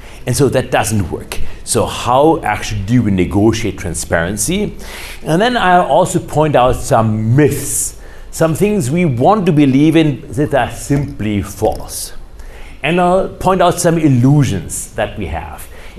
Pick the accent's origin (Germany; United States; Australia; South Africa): Germany; I am from Germany.